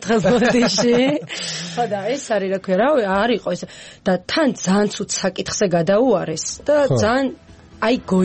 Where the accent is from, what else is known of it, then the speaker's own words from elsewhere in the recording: Imereti, Georgia; მე თვითონ იმერელი ვარ